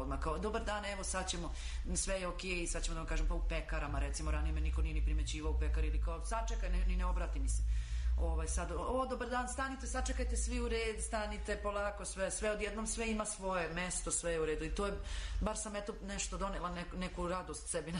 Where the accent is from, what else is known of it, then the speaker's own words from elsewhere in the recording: Bosnia & Herzegovina; moved away; Ja sam recimo živjela ranije u Bosni. Ja sam se preselila, možda je to i bila neka inicijalna kapisla, ja sam se preselila, došla sam sa porodicom iz Bosne davno pre rata